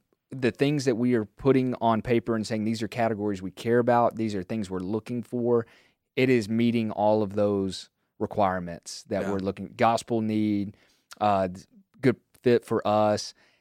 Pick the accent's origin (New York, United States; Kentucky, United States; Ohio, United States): Kentucky, United States; Like for example, I'm a dude from Kentucky. I probably wouldn't do well in Boston.